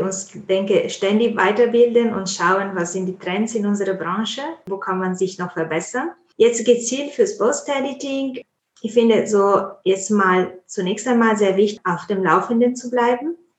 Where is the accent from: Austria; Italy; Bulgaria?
Italy; German is a second language; now in Munich, Germany; ich komme ursprünglich aus Italien.